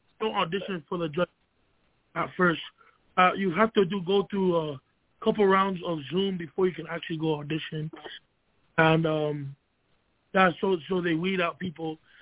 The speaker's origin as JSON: {"language": "English", "town": "Kahuku", "region": "Hawaii", "country": "United States", "tie": "born or raised there", "lives_now": "Seattle, United States", "said": "I am born and raised in Kahuku, Hawaii, and I recently moved over here to Seattle about 2 years ago"}